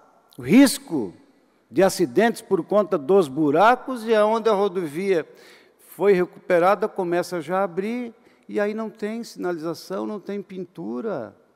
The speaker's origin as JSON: {"language": "Portuguese", "region": "Santa Catarina", "country": "Brazil", "said": "nos constrange como catarinenses."}